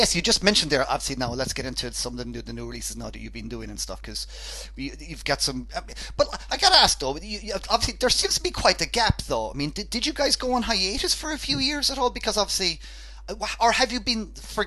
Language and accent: English; Ireland; I'm Irish. I love all that stuff.